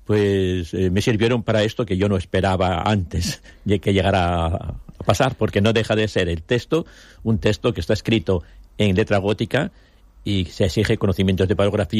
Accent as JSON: {"language": "Spanish", "region": "Asturias", "country": "Spain", "tie": "born or raised there", "also_born_or_lived": "Extremadura", "lives_now": "Benidorm, Spain", "said": "aunque yo nací en Extremadura y ya muy de niño, fui a Asturias y allí ya en la Universidad de Oviedo pasé toda mi vida profesional"}